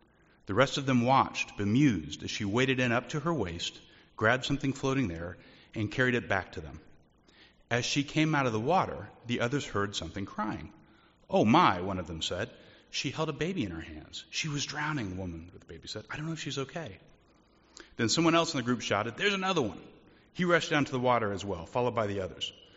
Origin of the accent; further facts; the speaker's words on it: United States; I'm an American. I got things to do.